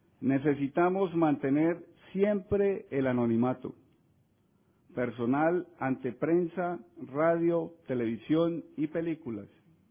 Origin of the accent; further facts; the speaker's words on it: Colombia; vengo de Colombia.